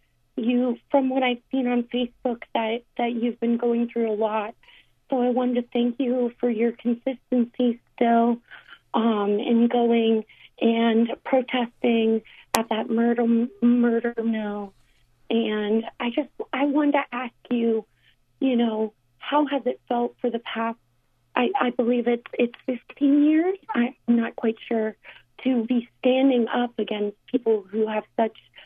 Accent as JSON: {"language": "English", "region": "Tennessee", "country": "United States", "said": "I'm in a different time zone than you. I'm from Tennessee."}